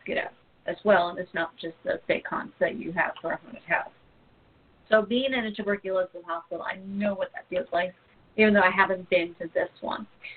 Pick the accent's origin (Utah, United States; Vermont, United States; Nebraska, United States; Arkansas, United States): Vermont, United States; When I grew up in Vermont, the police academy actually was located in one, and one of my summer leadership camps was there